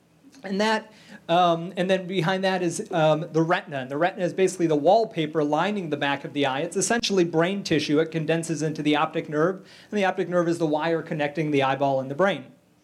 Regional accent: Michigan, United States; A little background on me. I'm originally from Michigan. I went to University of Michigan undergrad.

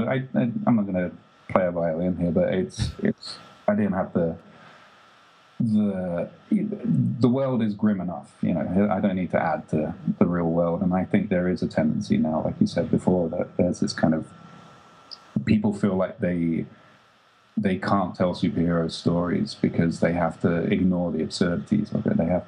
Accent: London, United Kingdom; I grew up in England, in London in the 70s and 80s, and it wasn't a particularly colorful and fun place.

